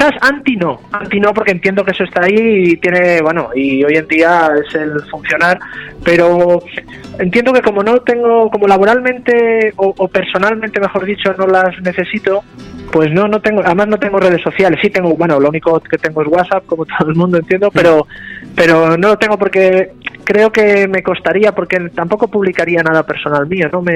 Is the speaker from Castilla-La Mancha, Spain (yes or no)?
yes; Castilla-La Mancha, Spain; porque bueno, pues en mi pueblo está próximo a Cañete